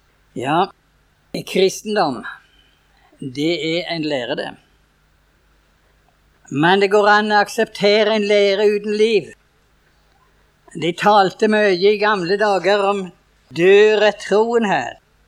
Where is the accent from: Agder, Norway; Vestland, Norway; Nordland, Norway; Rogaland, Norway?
Rogaland, Norway; Hjemme på Talje, så jeg fra en liten øy inne i Ryfylke.